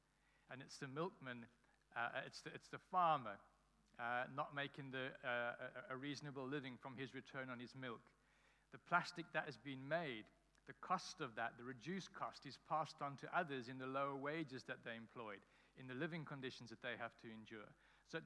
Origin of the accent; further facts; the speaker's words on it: Cape Town, Western Cape, South Africa; When I grew up in Cape Town, we had these little blue tokens that you used to get from the shop